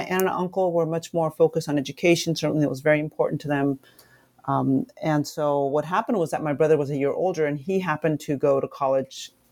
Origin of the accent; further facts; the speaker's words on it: San Jose, California, United States; And I even grew up in the Bay Area. I grew up in San Jose, which is right about a 50-minute ride to Berkeley.